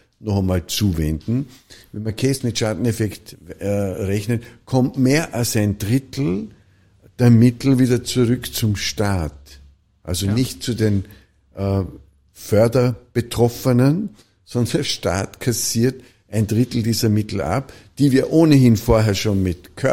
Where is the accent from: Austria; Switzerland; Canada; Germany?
Austria; Vorarlberg; habe bei der Blasmusik in Vorarlberg, in einem Dorf in Nützeders, wo ich aufgewachsen bin, gespielt